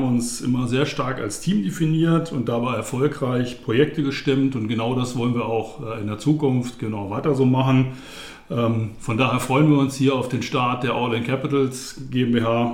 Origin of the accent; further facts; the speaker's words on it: Lower Saxony, Germany; born there; now in Frankfurt, Germany; ich bin 53 Jahre alt, gebürtiger Niedersachse, lebe aber seit über 20 Jahren mittlerweile in Frankfurt und das auch sehr, sehr gerne.